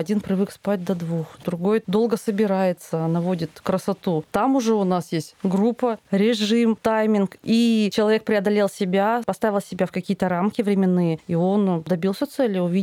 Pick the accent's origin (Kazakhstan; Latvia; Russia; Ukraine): Kazakhstan; в силу моего менталитета, я казашка